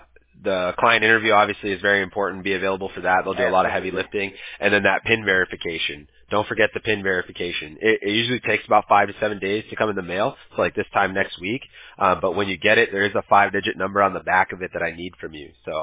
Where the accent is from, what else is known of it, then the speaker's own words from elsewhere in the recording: Huntington Beach, California, United States; Yeah, actually, I'm a Huntington Beach native, so I grew up in Surf City. I was a little surfer kid.